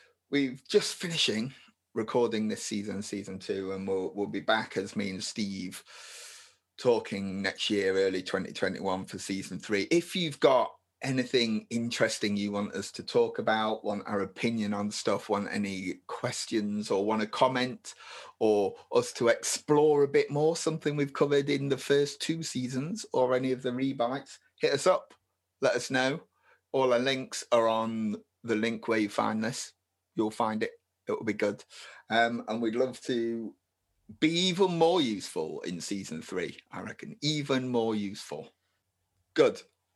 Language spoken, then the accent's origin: English; Nottingham, East Midlands, United Kingdom; because we're from Nottingham.